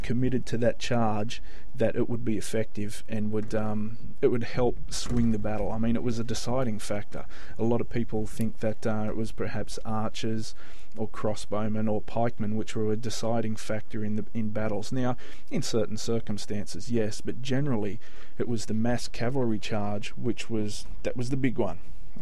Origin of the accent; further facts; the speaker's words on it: Australia; I actually got very, very busy with engagements here in my home country of Australia, and figured I need to look after this clientele base here in my own country.